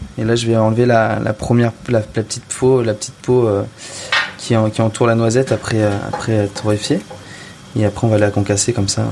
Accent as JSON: {"language": "French", "region": "Île-de-France", "country": "France", "tie": "born or raised there", "said": "J'ai grandi dans le Val d'Oise, juste à côté de la forêt."}